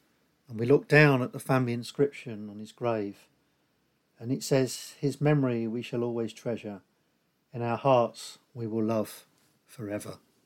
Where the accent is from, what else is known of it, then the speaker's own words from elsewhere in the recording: Northampton, East Midlands, United Kingdom; one of those was a man that came from my hometown, from Northampton.